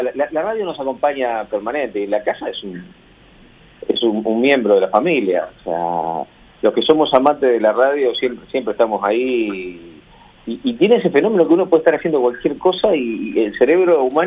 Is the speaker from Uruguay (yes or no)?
yes; Uruguay; yo estoy muy feliz como uruguayo